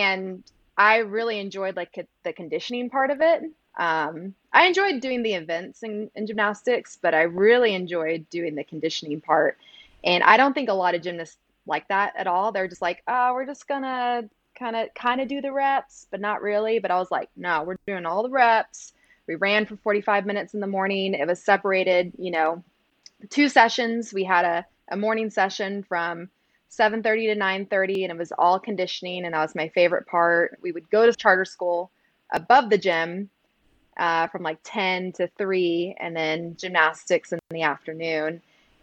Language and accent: English; Austin, Texas, United States; I grew up in South Austin.